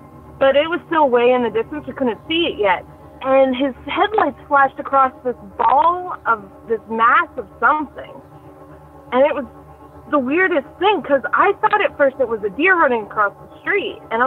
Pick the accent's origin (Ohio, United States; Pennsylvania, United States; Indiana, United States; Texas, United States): Pennsylvania, United States; Pittsburgh; And I'm from Pittsburgh, Pennsylvania.